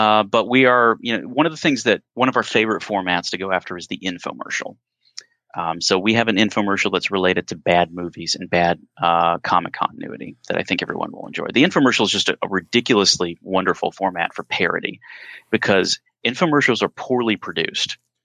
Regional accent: United States; I do not play Pokemon Go and I am an American

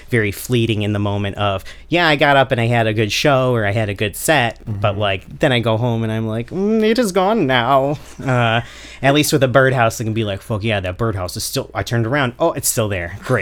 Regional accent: Chicago, Illinois, United States; accent: Chicago; also born or lived in New Jersey; I was born out in New Jersey. Lived there for a minute. They came back. I was fully intending on leaving as soon as I went to college. But I went to New York, did an NYU tour, and they were like, oh, your Chicago accent.

